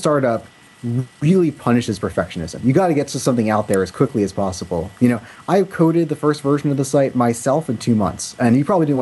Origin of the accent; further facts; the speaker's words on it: Sunnyvale, California, United States; Yeah, I grew up here. I grew up in Sunnyvale, actually.